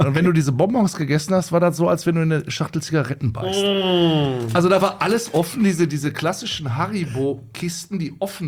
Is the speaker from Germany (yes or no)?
yes; North Rhine-Westphalia, Germany; Ich bin tatsächlich auch ein Kind der Emscher, ja.